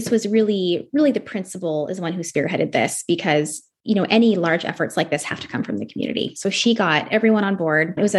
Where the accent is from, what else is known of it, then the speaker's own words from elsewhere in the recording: Portland, Oregon, United States; that's where I am from, born and raised in Portland.